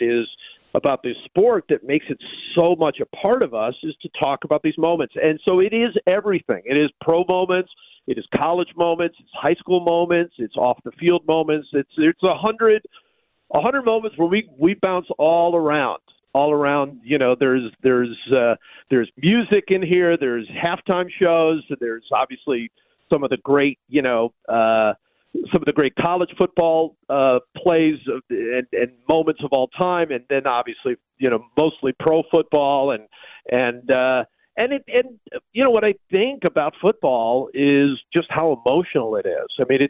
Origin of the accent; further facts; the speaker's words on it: Cleveland, Ohio, United States; I mean, growing up in Cleveland, I was football was everything to me.